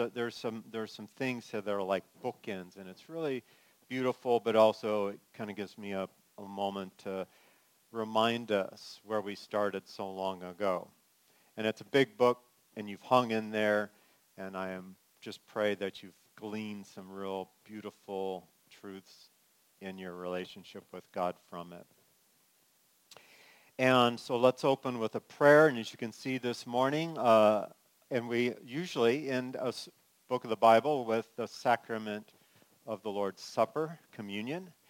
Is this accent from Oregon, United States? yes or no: no; California, United States; now in Wisconsin, United States; originally, as you know, I was from California, man.